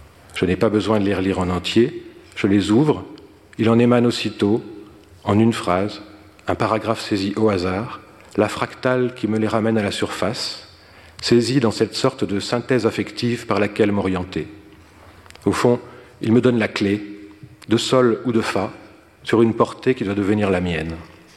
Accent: Brittany, France; born there; Par exemple, je suis né en Bretagne et je suis sensible aux univers de brume et de landes.

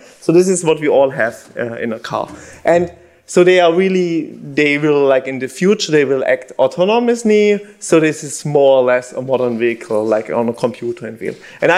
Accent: Stuttgart, Baden-Württemberg, Germany; English is a second language; I'm from Stuttgart, and I'm originally from Stuttgart. This is in Baden-Württemberg, close to France.

